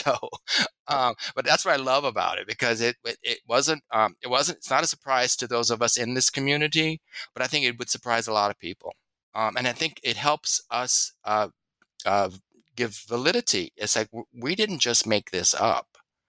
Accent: Louisiana, United States; And I'm from Louisiana.

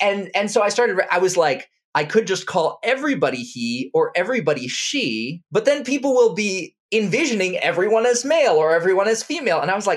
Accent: Indonesia; first language Indonesian; So I grew up speaking the Indonesian language, Bahasa Indonesia, as well as English.

